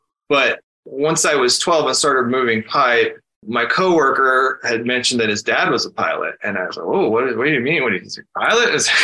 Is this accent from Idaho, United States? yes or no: yes; Shelley, Idaho, United States; Well, I grew up in Shelley, Idaho, which is about a town of about 3,000 people in southeastern Idaho. It's a small farming community mostly.